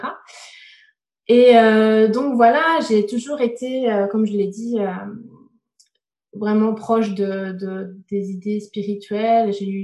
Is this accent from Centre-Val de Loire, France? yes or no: no; Angers, Pays de la Loire, France; je viens d'Angers, d'une famille catholique. J'ai d'ailleurs fait mes études dans des écoles catholiques.